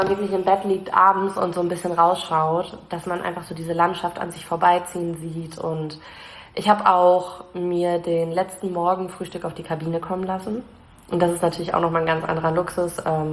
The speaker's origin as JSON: {"language": "German", "town": "Reckenfeld", "region": "North Rhine-Westphalia", "country": "Germany", "said": "ich wohne in Rheine. Weil man sagt erstmal nur Münster, weil sonst irgendwie fühlt niemand quer aus Deutschland mit den Orten hier. Da brauche ich nicht sagen, ich komme aus Reckenfeld zum Beispiel."}